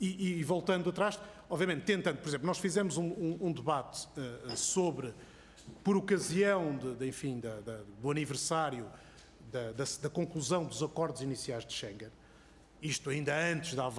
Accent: Porto, Norte, Portugal; accent: Porto; eu sou portuense, provavelmente já devem ter notado o sotaque

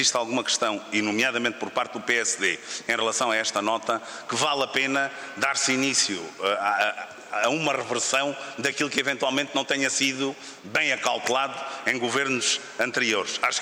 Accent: Alentejo, Portugal; como alentejanos, os dois somos alentejanos

